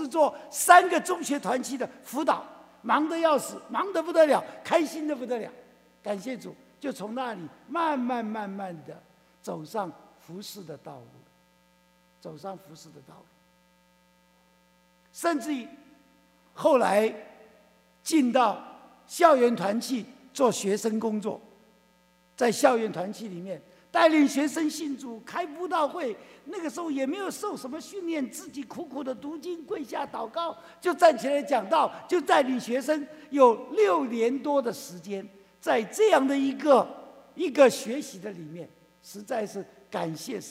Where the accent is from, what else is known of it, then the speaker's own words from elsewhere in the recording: Chongqing, China; also born or lived in Wuhan; 我生在抗战的第二年，爸爸从军去抗日，妈妈怀着我往后方逃，逃到武汉的时候生下来我，不足月，不会吃奶，妈妈又没有奶，所以 这个孩子活不了，也长不成，从小就身体很不好，6岁在重庆就害了脑膜炎